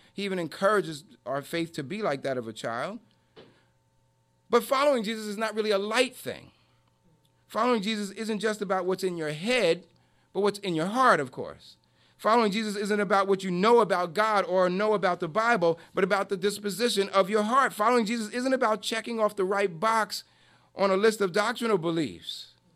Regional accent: New York, United States; So I was like, now I'm saying, did you hear that I'm from New York?

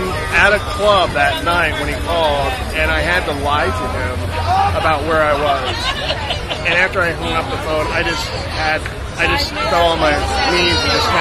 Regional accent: Indianapolis, Indiana, United States; Growing up in Indianapolis, it was very, like Clark Kent versus Superman.

